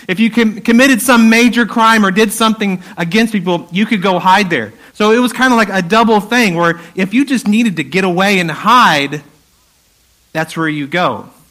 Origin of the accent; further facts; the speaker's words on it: Spring, Texas, United States; if you know the Houston area, I grew up in the Spring area, and I went to Westfield High School.